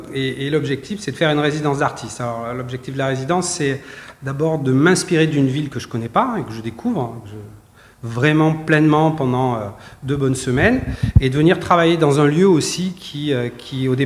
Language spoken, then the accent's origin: French; Biarritz, Nouvelle-Aquitaine, France; Je viens de Biarritz. Et je vis au bord de l'eau